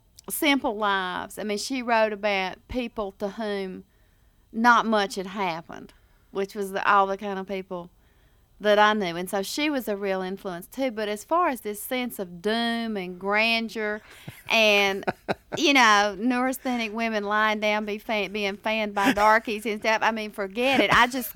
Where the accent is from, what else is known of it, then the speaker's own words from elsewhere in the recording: Appalachian South, United States; No, because, see, I'm from the Appalachian South. It is completely different.